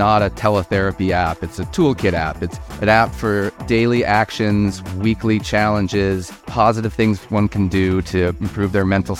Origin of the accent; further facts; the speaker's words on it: Vermont, United States; I'm from Vermont. Had a lovely childhood